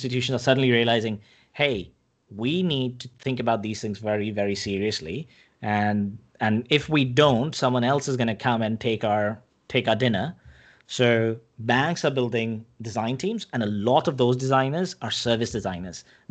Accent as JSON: {"language": "English", "country": "India", "tie": "born or raised there", "said": "I grew up in India, and in India, basically, you either became a doctor or an engineer when I was growing up."}